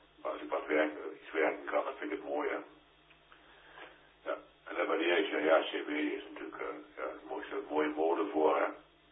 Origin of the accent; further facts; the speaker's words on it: Zwolle, Overijssel, Netherlands; waar ik vandaan kom, Zwolle.